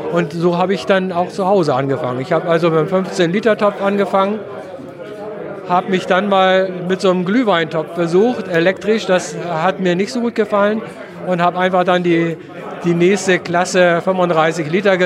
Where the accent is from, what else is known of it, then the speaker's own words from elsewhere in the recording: Northern Germany, Germany; Und so als Norddeutscher, wo man ja hauptsächlich, naja, macht man einen Pilz, ne?